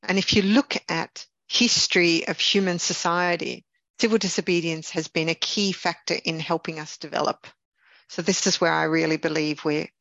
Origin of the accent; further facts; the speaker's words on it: Melbourne, Victoria, Australia; And I come from Melbourne, which is like the Glasgow or the working city of Australia, where striking, worker strikes were common.